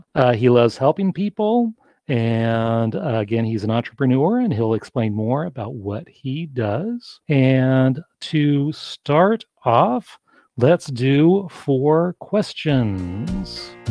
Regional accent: West Coast, United States; when I'm from the West Coast, my wife's from the East Coast, and we lived on the East Coast.

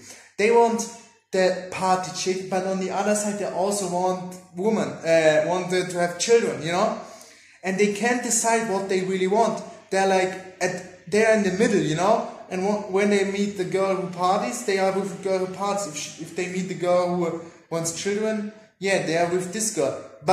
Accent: Germany; English is a second language; I always wanted to not only meet women from Germany, because I'm from Germany

